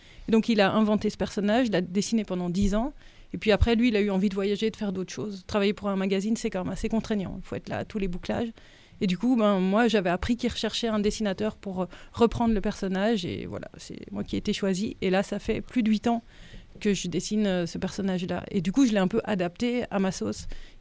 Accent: Belgium; comme je suis belge, j'ai fait mes études à Bruxelles et j'étais aux Beaux-Arts en illustration.

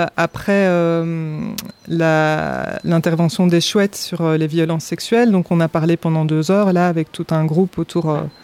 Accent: Brussels, Belgium; moved away as an adult; now in France; Donc moi, je suis belge à la base. J'ai grandi à Bruxelles. Et j'ai eu mes 2 enfants à Bruxelles.

